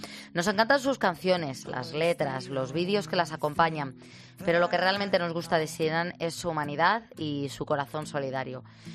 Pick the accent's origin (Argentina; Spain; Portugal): Spain; Como somos los españoles